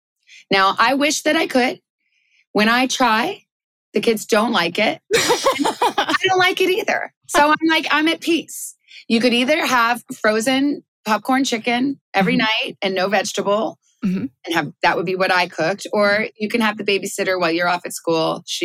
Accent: Tucson, Arizona, United States; I remember once I grew up around in Tucson, Arizona, and I know like a little bit of Spanish.

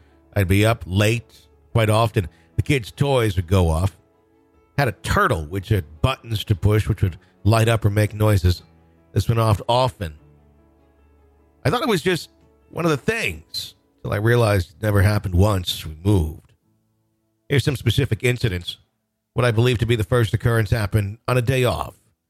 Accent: Southend-on-Sea, East of England, United Kingdom; I grew up in the South End, on sea in England, on average town an hour east of London.

